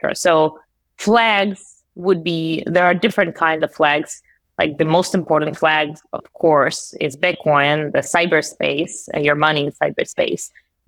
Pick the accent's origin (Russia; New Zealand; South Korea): Russia; moved away as an adult; now in United States; you can probably guess that I was born and raised in Russia. And I moved to the US just 8 years ago.